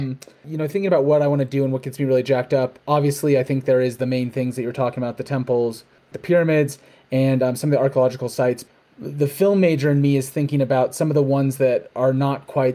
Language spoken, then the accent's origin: English; Phoenix, Arizona, United States; Rami, I grew up in Phoenix, so I have been constantly seeking for things older than what was built in the 50s and 60s.